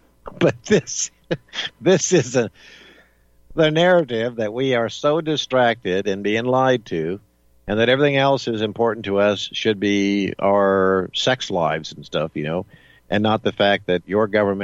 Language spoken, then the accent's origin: English; Las Vegas, Nevada, United States; I grew up in Las Vegas in the 1970s and 80, actually 60s, 70s, and 80s.